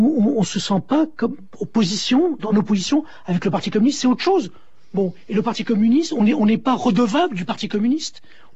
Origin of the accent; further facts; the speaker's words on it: Morocco; born there; Moi, je suis né au Maroc